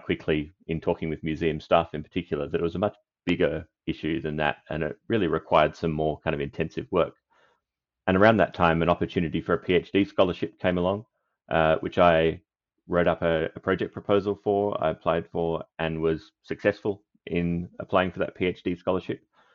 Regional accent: Canberra, Australian Capital Territory, Australia; from Canberra in Australia, and I want to acknowledge that although it's now referred to as Canberra, I'm speaking from Ngunnawal and Ngambri country

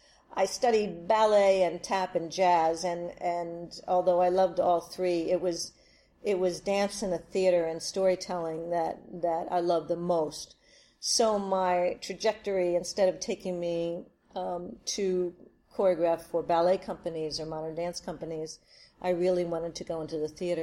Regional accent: Wilmington, Delaware, United States; I grew up in Wilmington, Delaware. I know, and I went to the University of Delaware, so I'm a Delaware gal through and through.

